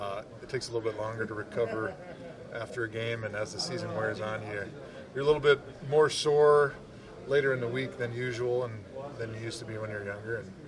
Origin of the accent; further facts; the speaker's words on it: Wisconsin, United States; just growing up in Wisconsin, I'm biased towards Lambeau Field.